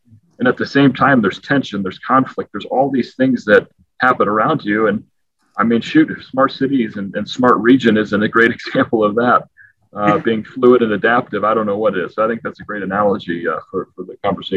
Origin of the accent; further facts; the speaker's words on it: Quincy, Illinois, United States; moved away as an adult; also born or lived in St. Louis / Yuma; After growing up in Quincy, Illinois, going to undergrad and grad school in St. Louis, moved to St. Louis and then moved to Yuma